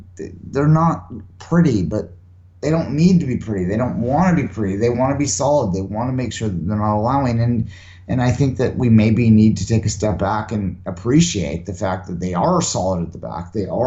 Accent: England, United Kingdom; even though I'm English

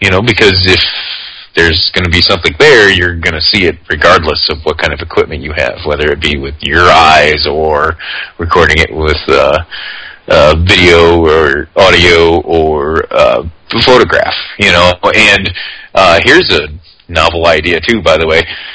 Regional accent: Indiana, United States; I'm from Indiana, so you tell me where I stand with Kentucky, right?

